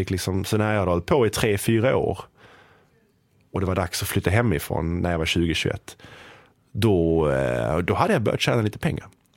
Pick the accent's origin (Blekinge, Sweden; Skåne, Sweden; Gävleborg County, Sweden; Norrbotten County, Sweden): Skåne, Sweden; Malmö; Och även i Malmö där jag kommer ifrån liksom.